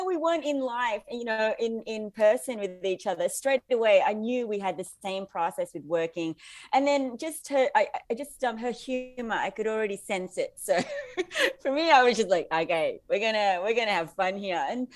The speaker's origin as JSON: {"language": "English", "country": "Philippines", "said": "obviously being Filipino"}